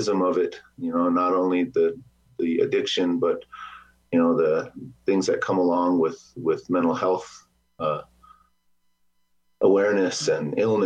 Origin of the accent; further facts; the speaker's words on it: South Dakota, United States; me, as a little boy from growing up on the Lower Brule Reservation to where I am now, you know, I'm back on the reservation now. I'm a student at Sinte Gleshka University, and that's where I'm coming at you live from right now, is Mission, South Dakota